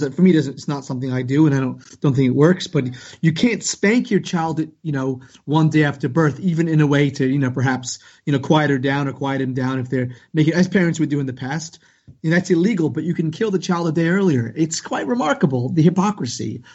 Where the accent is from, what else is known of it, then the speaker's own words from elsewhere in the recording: New Jersey, United States; accent: New York, New Jersey metropolitan; I mean, you can probably tell by my accent, I have a bit of a New York, New Jersey metropolitan accent.